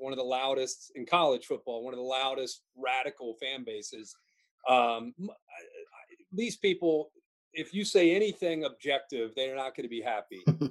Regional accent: Ohio, United States; I grew up in Ohio. I was in Southwest Ohio. I grew up as a Bengals fan.

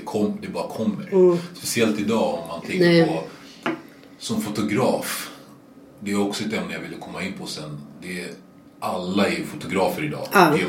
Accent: Uganda; now in Sweden; Jag har ju fortfarande Uganda där jag kommer ifrån. Jag har det kvar.

